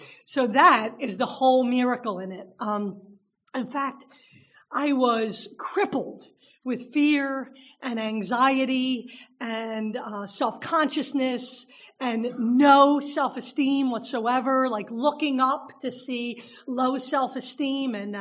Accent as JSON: {"language": "English", "town": "Philadelphia", "region": "Pennsylvania", "country": "United States", "tie": "born or raised there", "said": "I was born and raised in South Philly my whole entire life. I come from a long line of longshoremen and a long line of drinkers."}